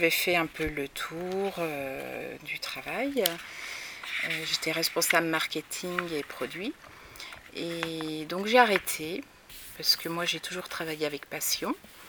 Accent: Bourgogne-Franche-Comté, France; moved away as an adult; now in Deux-Sèvres, France; Moi, j'ai grandi en Franche-Comté, en fait, en pleine campagne. Mes parents habitent dans la campagne profonde. Bon, moi, pour mon travail, j'ai bougé à différents endroits, mais j'ai fini par m'installer dans l'ouest

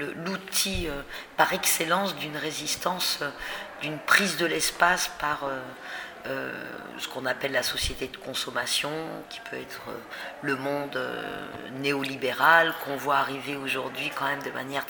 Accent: France; ma pudeur en tant que Française, donc en tant que quelqu'un qui a quand même aussi une histoire de son pays, qu'elle porte comme héritage

